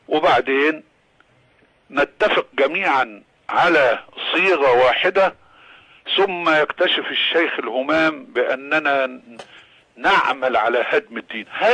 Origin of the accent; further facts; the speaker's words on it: Alexandria, Alexandria Governorate, Egypt; أنا من الإسكندرية وأعرف من هو